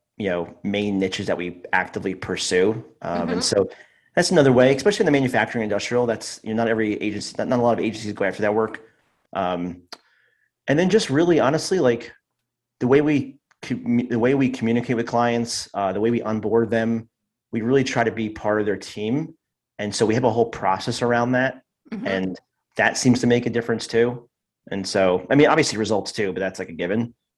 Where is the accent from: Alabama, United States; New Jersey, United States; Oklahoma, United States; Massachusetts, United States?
New Jersey, United States; New Jersey. Yeah, I'm New Jersey. I've lived here all my life except for 4 years in college in Pennsylvania. But yeah, New Jersey.